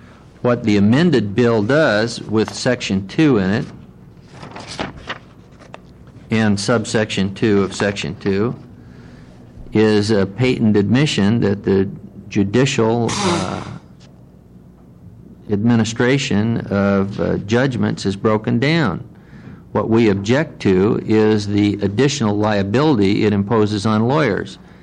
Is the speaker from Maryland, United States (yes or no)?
no; The Dalles, Oregon, United States; For the record … from the Dalles.